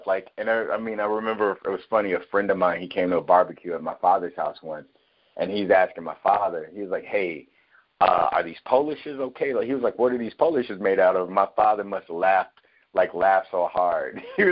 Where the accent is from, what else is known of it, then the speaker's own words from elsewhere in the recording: Chicago, Illinois, United States; So it's like you know, growing up on the South Side in this Israelite Afro, you know, pro Afro American community, and then at the same time going to the North Side for high school, you know, I got the best of both worlds.